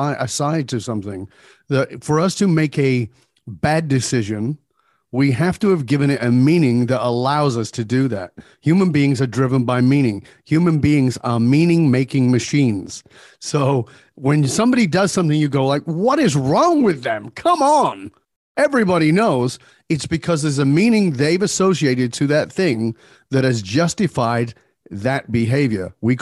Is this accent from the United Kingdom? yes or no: yes; England, United Kingdom; born there; moved away; I was born in Northern England. I've been gone for more than 40 years, but I was born in abject poverty